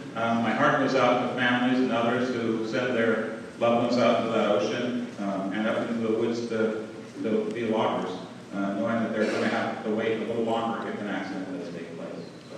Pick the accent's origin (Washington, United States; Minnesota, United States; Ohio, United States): Washington, United States; Port Angeles; now in Oregon, United States; growing up in Port Angeles, I had many friends, both Coast Guard kids, as well as members of the fishing community and the timber community